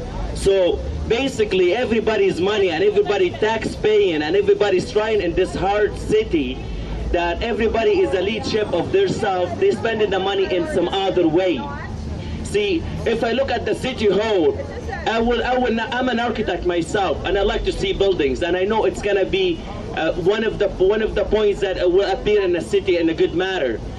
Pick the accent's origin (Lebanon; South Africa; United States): Lebanon; now in Hamilton, Canada; I'm an immigrant from Lebanon, 8 years in Canada. I love Canada and I love Hamilton. It's always going to be my hometown.